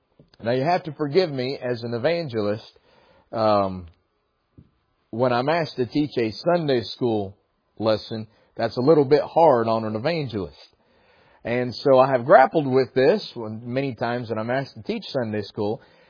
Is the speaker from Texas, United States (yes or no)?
no; North Carolina, United States; and I'm from North Carolina, and so there are some names that are even harder for me to even hear, much less pronounce.